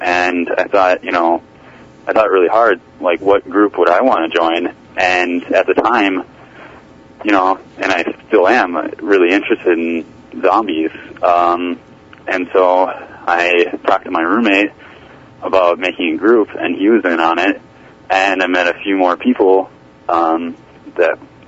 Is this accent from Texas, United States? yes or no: no; Plymouth, Minnesota, United States; Well, I'm from Plymouth, so I'm not from too far away